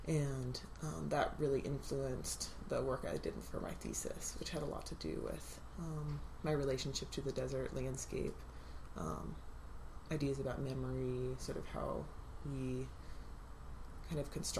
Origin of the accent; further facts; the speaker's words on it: Arizona, United States; moved away as an adult; I grew up in Arizona. I spent the first 20-some years of my life out there